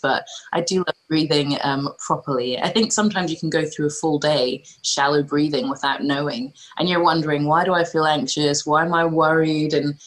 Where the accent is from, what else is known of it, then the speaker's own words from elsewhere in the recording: Scotland, United Kingdom; I was growing up in Scotland and, you know, completely different skin color from everybody else